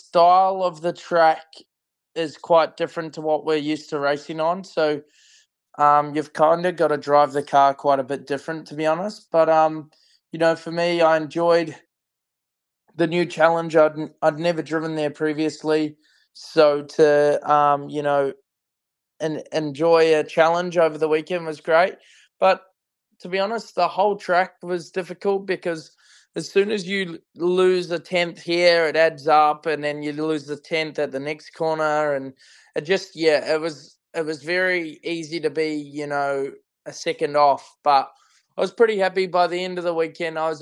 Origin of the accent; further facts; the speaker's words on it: Wellington, New Zealand; In New Zealand, I'm from Wellington